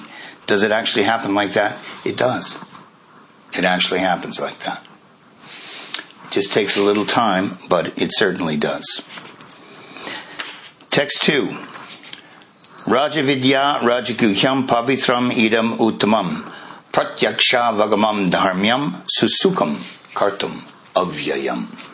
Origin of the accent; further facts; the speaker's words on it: Canada; born there; I'm a man, and I was born in Canada, in my case.